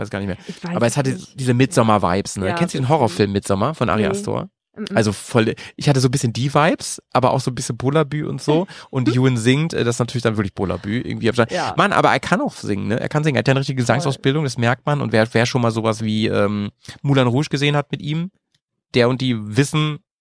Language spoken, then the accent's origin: German; Lower Saxony, Germany; da wo ich herkomme, Steinhuder Meer, vielleicht kennt das ja eine oder die andere